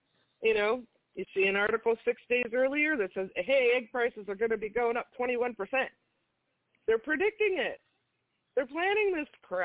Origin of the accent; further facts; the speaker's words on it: Minnesota, United States; And I'm from Minnesota. I've never even heard of that town.